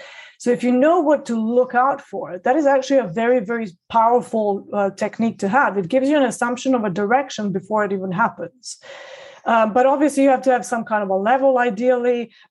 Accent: Belgrade, Serbia; also born or lived in Chicago; now in London, United Kingdom; No, I come from Belgrade and it doesn't get that cold there because it's actually Mediterranean climate there.

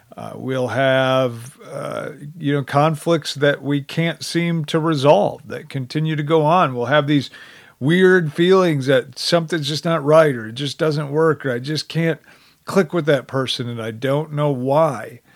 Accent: Midwest, United States; I betrayed the fact that I am from the Midwest by saying, "You betcha."

